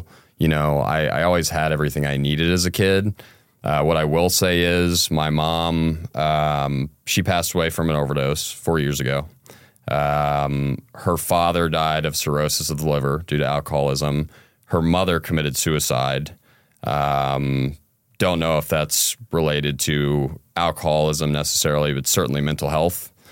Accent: Grandview, Ohio, United States; So I grew up in Grandview, and it's one of those small towns where as a kid growing up there, you're like, oh, I can't wait to get out of here.

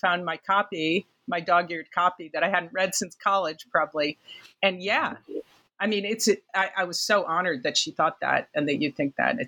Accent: Chicago, Illinois, United States; if the Joffrey was in town, I'm from Chicago, we would go like 3 or 4 times

